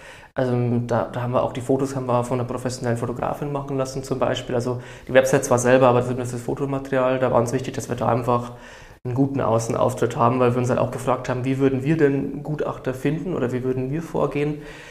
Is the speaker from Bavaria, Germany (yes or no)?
yes; Bavaria, Germany; Wir sind ja ursprünglich aus der Oberpfalz.